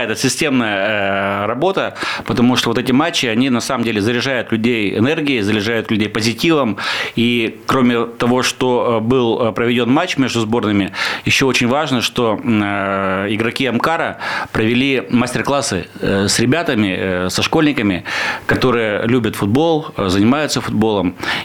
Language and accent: Russian; Vereshchagino, Perm Krai, Russia; я сам родом из Верещагино